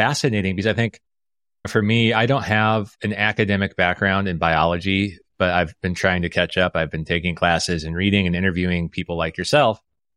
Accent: Omaha, Nebraska, United States; I grew up in Omaha, Nebraska.

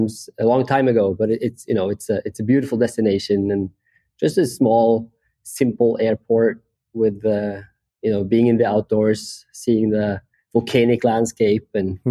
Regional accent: Oslo, Norway; English is a second language; I'm from Oslo, Norway, so I like the airport in Oslo.

